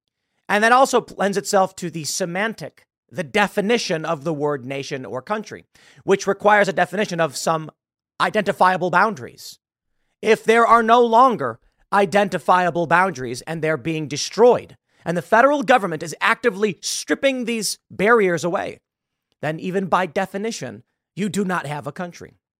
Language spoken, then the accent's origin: English; United States; I'm from the United States. My family, every one of them is from the United States.